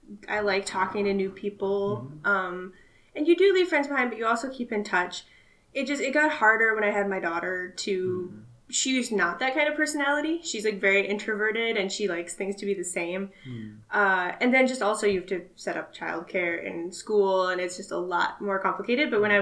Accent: Minnesota, United States; So I'm born and raised in Minnesota, lived there, you know, grew up there in the same house my whole life. Went to University of Minnesota for undergrad

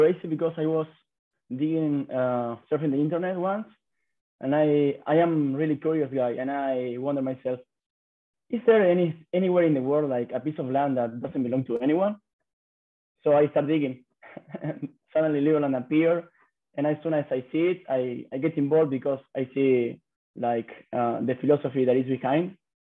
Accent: Argentina; That's right. I am from Argentina.

